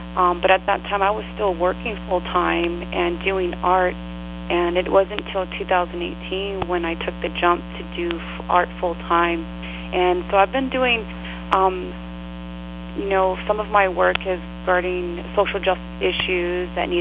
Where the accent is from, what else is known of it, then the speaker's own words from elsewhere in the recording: Glendale, Arizona, United States; being born and raised in Glendale and then being reached out by the NFL to be the marquee artist for the Super Bowl last year